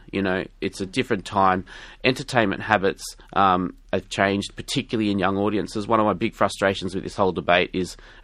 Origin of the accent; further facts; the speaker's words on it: Sydney, New South Wales, Australia; I grew up in Sydney Southwest, and, you know, coming into the city as a man of colour